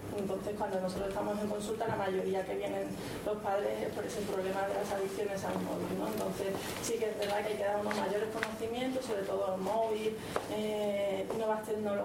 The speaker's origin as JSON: {"language": "Spanish", "town": "Málaga", "region": "Andalusia", "country": "Spain", "said": "Somos una población malagueña bastante abierta a que las personas vengan aquí"}